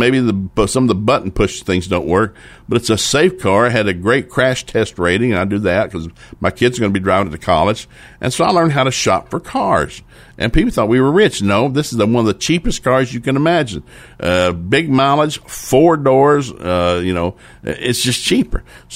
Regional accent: Chattanooga, Tennessee, United States; My hometown in Chattanooga, the old shopping district downtown.

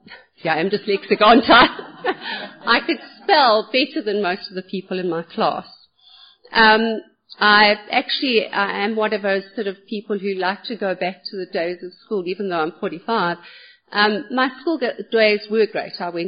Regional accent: Malawi; born there; I was born in Malawi

